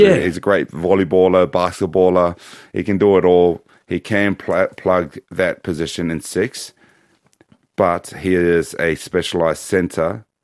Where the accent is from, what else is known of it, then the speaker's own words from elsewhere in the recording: New Zealand; as a young kid growing up in New Zealand, to see him do the haka response to the All Blacks, that was quite special